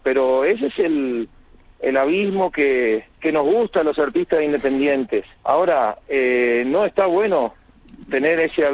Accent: Northeast Argentina, Argentina; quedarme en mi tierra a organizar las asociaciones civiles, a recorrer Corrientes, Misiones, Chaco y Formosa, que vos sabés que es mi región

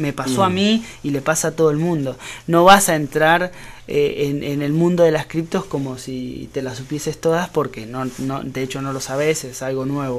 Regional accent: Argentina; la moneda que bueno que nos respalda como argentinos es el USDT

